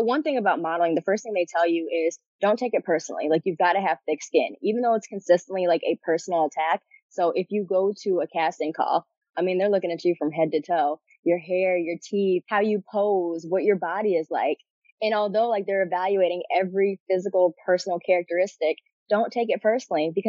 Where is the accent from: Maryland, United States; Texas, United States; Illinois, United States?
Illinois, United States; Springfield; And I was born and raised in Springfield. I'm actually a UIS alum.